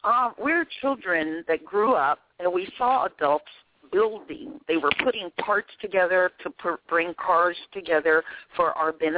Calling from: White Oak, Maryland, United States; I'm calling from White Oak, Maryland.

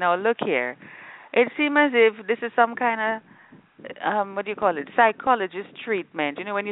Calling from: Jamaica; I'm broadcasting from Jamaica, and we have the fastest man in the world, Usain Bolt.

